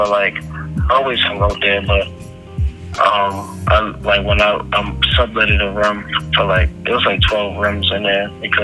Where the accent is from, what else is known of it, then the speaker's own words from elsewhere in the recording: Baltimore, Maryland, United States; Like I come from West Baltimore, so I'm not new.